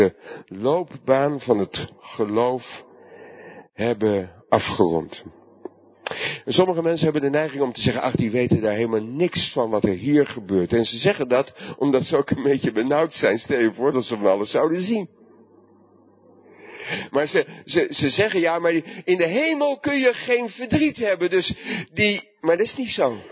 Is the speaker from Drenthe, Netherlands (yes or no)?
no; Delft, South Holland, Netherlands; En dan kom ik uit Delft, dus ik zeg het wel eens een beetje onbeholpen